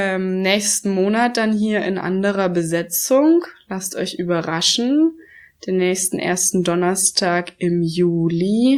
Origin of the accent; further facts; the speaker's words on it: Germany; Ja, toll. Toll, dass ich Deutsche sein darf.